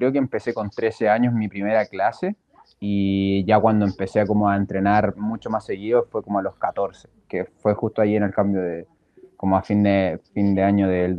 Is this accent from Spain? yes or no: no; Chile; tengo 22 años, soy de Chile